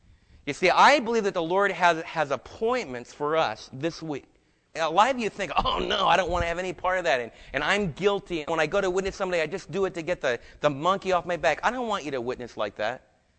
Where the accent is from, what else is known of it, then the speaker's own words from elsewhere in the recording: New Jersey, United States; also born or lived in New York; somebody else was from Texas, and I was from New Jersey and New York.